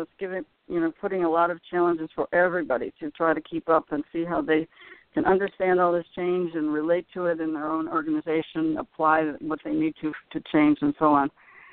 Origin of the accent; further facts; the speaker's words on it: Michigan, United States; Well, I grew up in Michigan. I went to the East Coast for graduate school, and I started teaching down the West Coast.